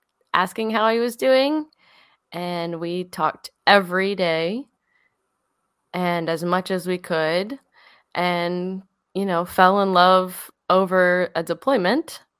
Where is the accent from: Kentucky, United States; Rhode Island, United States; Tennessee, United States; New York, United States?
Kentucky, United States; And we grew up in Eastern Kentucky, so a very small town. One middle school, one high school, so everyone knows each other.